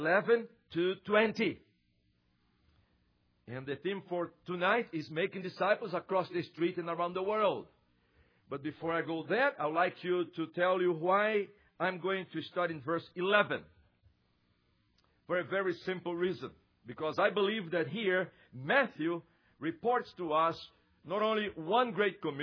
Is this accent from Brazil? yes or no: yes; Brazil; English is a second language; Oh, where are you from? I said, I'm from Brazil. And my wife's from the Netherlands.